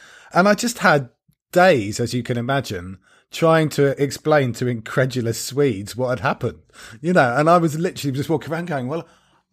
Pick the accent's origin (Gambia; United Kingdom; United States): United Kingdom; Norwich, East of England; came back from Australia specifically to vote for that one. And I remember going back to Norwich, my hometown, and hooking up with a couple of old mates